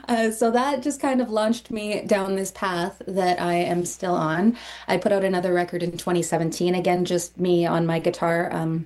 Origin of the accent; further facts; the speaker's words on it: Mission, British Columbia, Canada; I'm from the Lower Mainland. I grew up in the Lower Mainland, and when I was really young, the mission area.